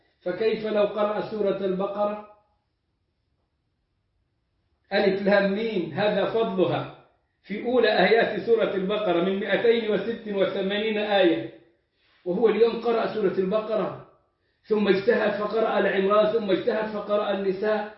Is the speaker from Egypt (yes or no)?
yes; Egypt; لدرجة أنه يكاد يكون مثلا أغلى حج في العالم كان عندنا في مصر.